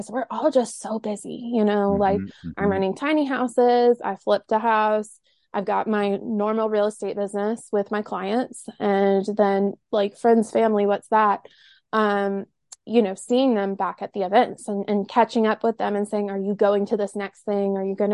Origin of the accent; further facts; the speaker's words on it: the South, United States; I'm from the South. I'm a Waffle House girl, but Huddle House is cool too. Grew up going there.